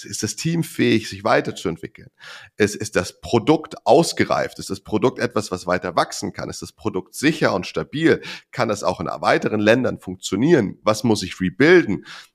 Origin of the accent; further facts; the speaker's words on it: Koblenz, Rhineland-Palatinate, Germany; born there; Ich bin gebürtiger Koblenzer und ich liebe die Stadt